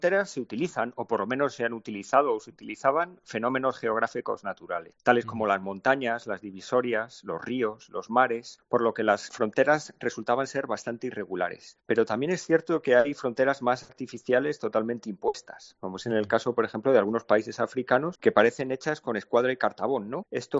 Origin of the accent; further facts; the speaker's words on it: Spain; nosotros como occidentales, como europeos, como españoles, tenemos muy bien aprendido el concepto de frontera